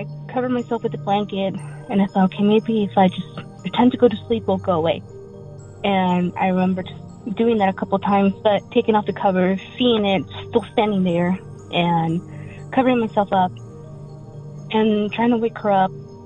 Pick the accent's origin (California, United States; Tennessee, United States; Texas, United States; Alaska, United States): California, United States; Sacramento; I am from Sacramento, California.